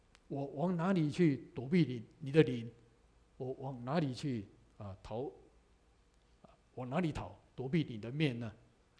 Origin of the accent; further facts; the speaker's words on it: Taichung, Taiwan; 在我是从台湾来，在那个公园叫台中公园